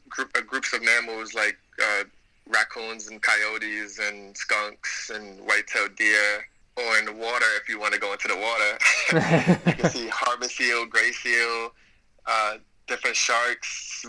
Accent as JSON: {"language": "English", "town": "New York City", "region": "New York", "country": "United States", "tie": "born or raised there", "lives_now": "Georgia, United States", "said": "born and raised in New York City, but recently moved down to Georgia about 2 months ago."}